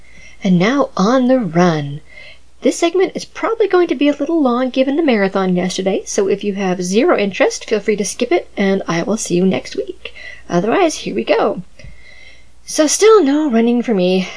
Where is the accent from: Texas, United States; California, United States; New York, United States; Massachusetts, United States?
Massachusetts, United States; I'm a local girl. I was born and raised in the Boston suburbs.